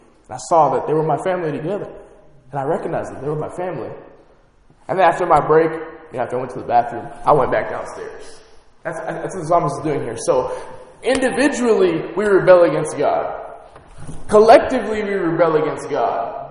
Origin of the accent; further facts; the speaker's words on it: Miami, Florida, United States; So again, I'm from Miami. I had a friend get murdered when I was in 12th grade.